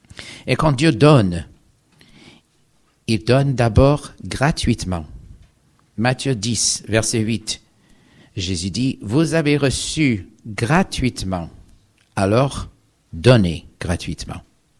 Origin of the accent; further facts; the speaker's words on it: Geneva, Switzerland; C'est un vrai plaisir pour moi d'être de nouveau, être chez moi à Genève.